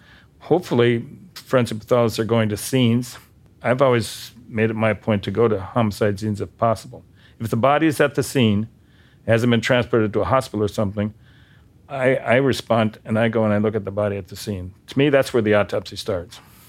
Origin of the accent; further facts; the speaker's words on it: Bismarck, North Dakota, United States; I mean, I come from Bismarck. How many homicides are there in Bismarck in a century?